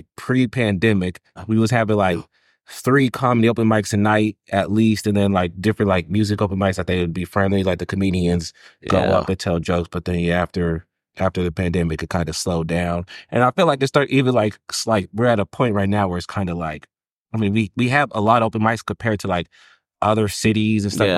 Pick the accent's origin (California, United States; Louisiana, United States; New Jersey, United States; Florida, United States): California, United States; Yuba City; I'm from Yuba City. I'm from Yuba City.